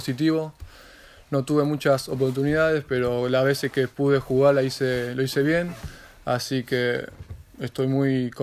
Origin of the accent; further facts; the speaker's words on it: Argentina; yo vengo de Argentina